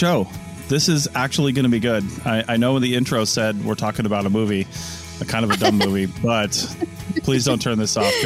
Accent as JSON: {"language": "English", "town": "Monroe", "region": "Washington", "country": "United States", "tie": "born there", "said": "we're both essentially in our birthplaces. Like, I was born here in Monroe, and you were born in Charlotte."}